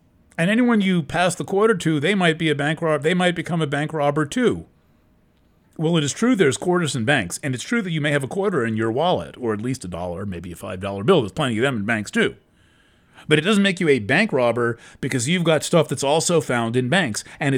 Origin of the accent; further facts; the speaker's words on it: New York, United States; I'm from the New York area where Channel 3 was just static 24/7.